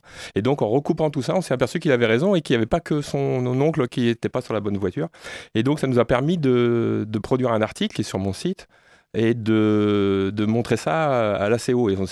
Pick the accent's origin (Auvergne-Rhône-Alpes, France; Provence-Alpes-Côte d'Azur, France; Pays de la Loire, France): Pays de la Loire, France; Le Mans; born there; Moi, je suis né au Mans, j'ai vécu avec les 24 heures du Mans, maintenant je ne suis plus au Mans.